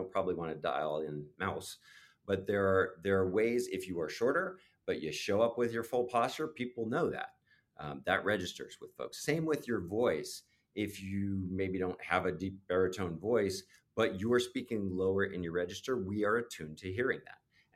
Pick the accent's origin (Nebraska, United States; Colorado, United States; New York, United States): New York, United States; When he showed up, I'm a New Yorker. Can I just confess that to New Yorkers, he was always a joke.